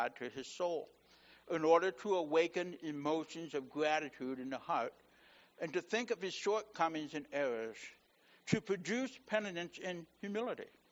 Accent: Canada; Being a Canadian, I understand the historical background and the pride connected to the word patriot.

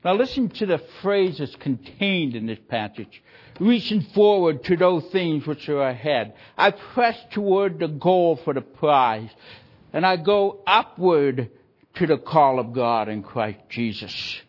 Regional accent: Canada; because I am a Canadian, and we have a wider field and a longer field

